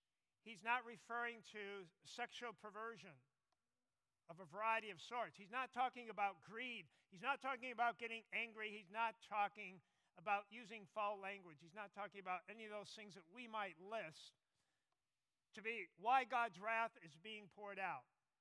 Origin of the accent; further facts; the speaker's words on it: Minnesota, United States; So last year now, my home state, Minnesota, downtown Minneapolis, events took place.